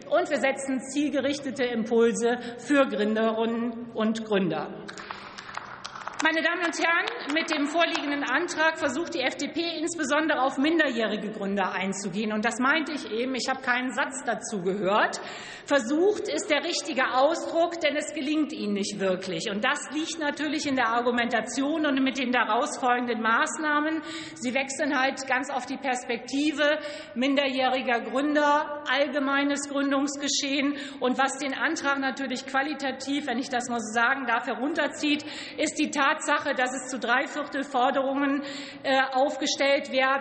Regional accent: Lower Saxony, Germany; in meiner Heimat, im Landkreis Oldenburg

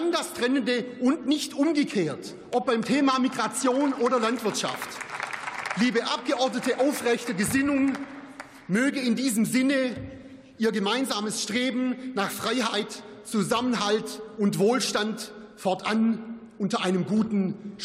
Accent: Baden-Württemberg, Germany; Risse kennzeichnen im besten Falle Scheunen und alte Bauernhäuser in meiner Heimat im oberen Donautal.

